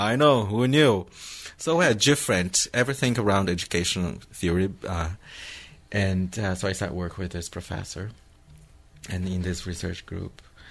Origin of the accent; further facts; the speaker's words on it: Brazil; English is a second language; moved away; and I come from Brazil. It was like summer all year long.